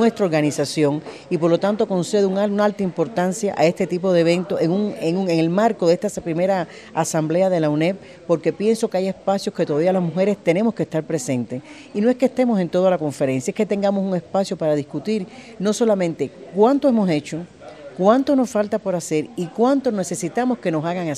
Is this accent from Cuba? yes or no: yes; Cuba; En mi país hemos tenido el privilegio que desde el triunfo de la revolución la mujer juega un papel fundamental en las líneas de dirección del país.